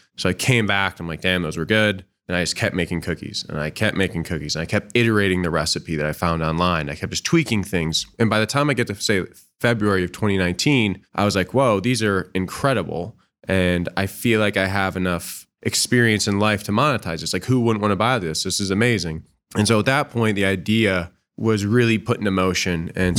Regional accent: Cleveland, Ohio, United States; born there; So I was born in Cleveland and I went to Ohio State. I was born on the west side of Cleveland in 1990.

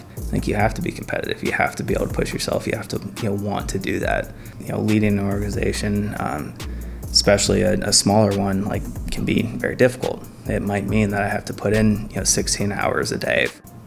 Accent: Powell, Ohio, United States; I was born and raised in Columbus, Ohio. Actually, I'm born and raised in Powell, just kind of north of Columbus, just outside of the outer belt.

